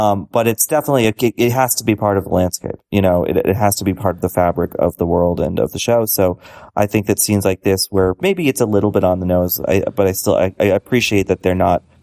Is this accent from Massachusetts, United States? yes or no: yes; Boston, Massachusetts, United States; Like, I'm from Boston. I grew up right near the Archdiocese.